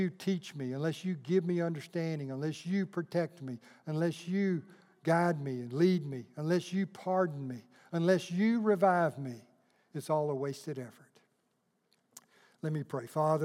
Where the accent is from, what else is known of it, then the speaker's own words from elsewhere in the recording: Evergreen, Alabama, United States; Now, when I was growing up in Evergreen, Alabama, we had revival twice a year.